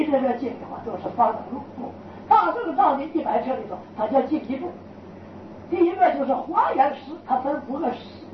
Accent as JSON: {"language": "Chinese", "region": "northern China", "country": "China", "said": "我是北方人，有的字啊发音不正确， 大家不要误会。我举几个例子呢，我的家乡习惯，我小时候读书啊，住下这个念正念，现在一下改不过来。"}